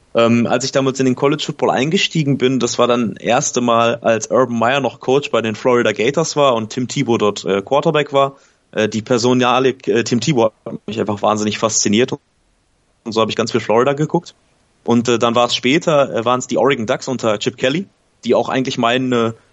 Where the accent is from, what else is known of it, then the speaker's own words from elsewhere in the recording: North Rhine-Westphalia, Germany; ich komme aus dem Ruhrgebiet